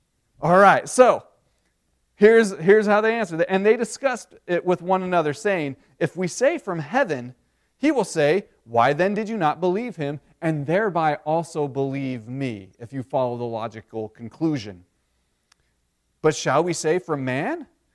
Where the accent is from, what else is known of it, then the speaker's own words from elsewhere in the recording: Denver, Colorado, United States; I remember when I grew up in Denver, I was a Broncos fan.